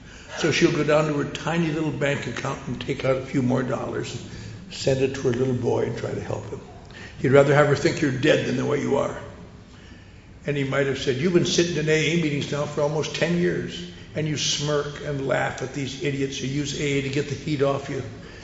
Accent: Wisconsin, United States; I grew up in the Norwegian Lutheran Church up in Wisconsin. Most of you have never heard of it.

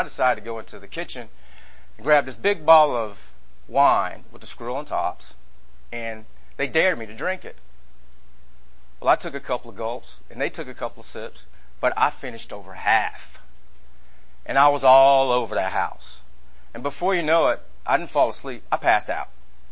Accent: Marietta, Georgia, United States; born there; I'll just start off with … I was born in Marietta, Georgia.

